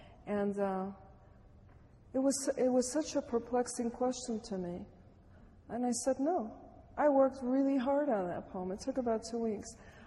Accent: Chicago, Illinois, United States; first language Spanish; English is a second language; But I was born and raised in Chicago, and so quite naturally my first language was Spanish, contrary to popular belief.

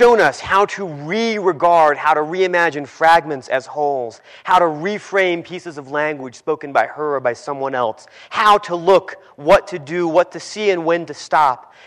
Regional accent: St. Paul, Minnesota, United States; I'm here from St. Paul, Minnesota.

